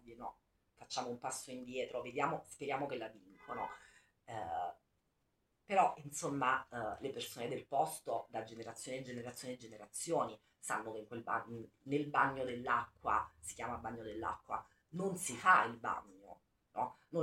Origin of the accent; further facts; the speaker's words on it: Sicily, Italy; da siciliana chiaramente mi sai